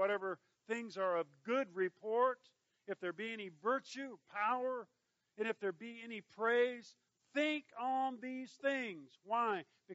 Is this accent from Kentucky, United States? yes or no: yes; Kentucky, United States; All right, I'm from Kentucky.